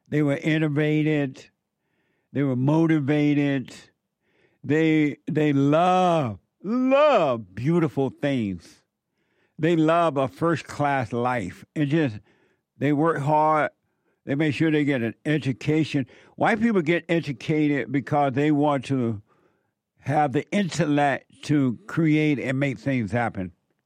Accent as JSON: {"language": "English", "region": "Alabama", "country": "United States", "tie": "born or raised there", "said": "And so I grew up in Alabama there on the plantation."}